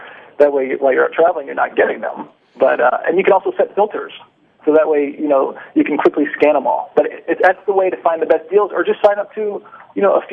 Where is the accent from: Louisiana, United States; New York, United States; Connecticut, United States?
Connecticut, United States; Well, actually, I grew up in Connecticut, was always amazed with air travel